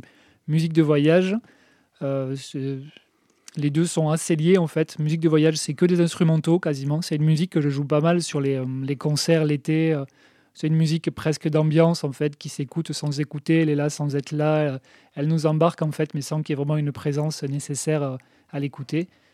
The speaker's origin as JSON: {"language": "French", "town": "Saint-Affrique", "region": "Occitanie", "country": "France", "tie": "born there", "said": "Je suis né à Sainte-Afrique, la petite ville de Sainte-Afrique."}